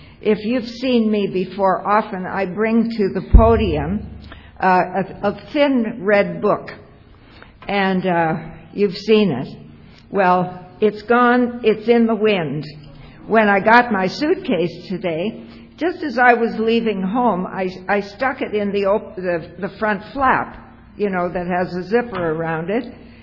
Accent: Toronto, Ontario, Canada; I'm from Toronto.

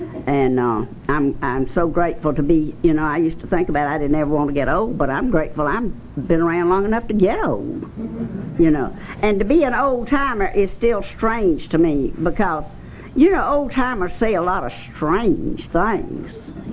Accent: Statesboro, Georgia, United States; from Statesboro, Georgia, and I'm an alcoholic.

